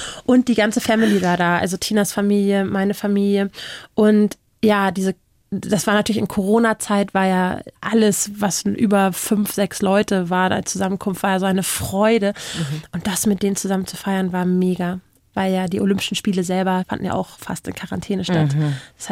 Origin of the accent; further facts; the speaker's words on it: Kiel, Schleswig-Holstein, Germany; Oh, also ich bin ja aus Kiel